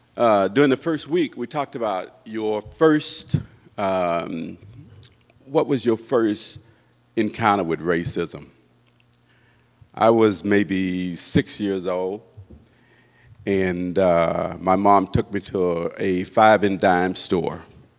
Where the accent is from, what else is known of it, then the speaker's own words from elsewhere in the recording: Mobile, Alabama, United States; born there; I was born in Mobile, Alabama in 1947.